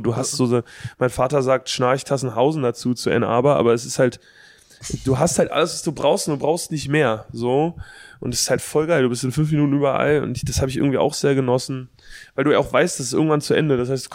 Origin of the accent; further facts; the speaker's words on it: Berlin, Germany; Ich komme aus Berlin und um 2 Uhr gehen die Lichter an.